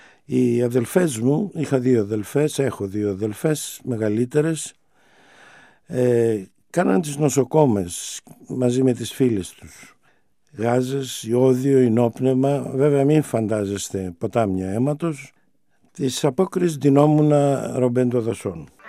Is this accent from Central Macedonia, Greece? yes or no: yes; Thessaloniki, Central Macedonia, Greece; Γεννήθηκα στη Θεσσαλονίκη, μεγάλωσα στην οδό Ίωνος Δραγούμη πάνω από την Εγνατία και αργότερα στην πλατεία δικαστηρίων.